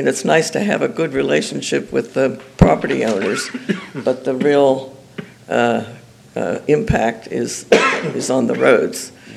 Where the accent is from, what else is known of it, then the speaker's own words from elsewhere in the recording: Lewes, Delaware, United States; I'm from Lewis, Delaware.